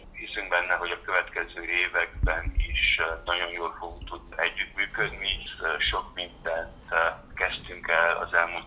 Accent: Arad County, Romania; itthon a szülőföldünkön tudjunk magyarként boldogulni

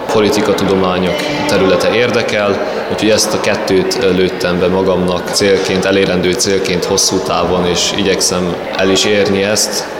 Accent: Arad, Arad County, Romania; és én, mint aradi, ennél is jobban kell kötődjek október 6-ához.

